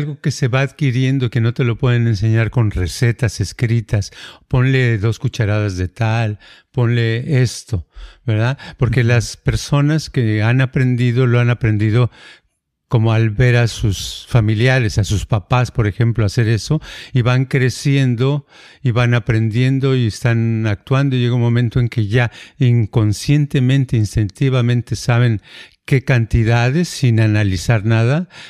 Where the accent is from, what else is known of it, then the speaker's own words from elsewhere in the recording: Jalisco, Mexico; born there; en el pueblito donde yo nací, ahí toda la gente tiene la fama de que todos son taqueros.